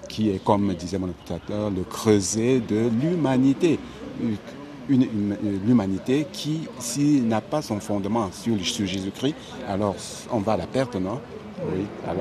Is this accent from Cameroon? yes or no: yes; Cameroon; Oui, je suis Camerounais